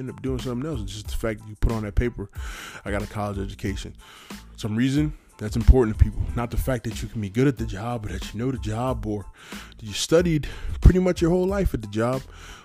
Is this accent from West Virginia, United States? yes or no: no; New York City, New York, United States; I'm from New York City, so you know, you don't really pay attention to a lot of the things that's going on around you.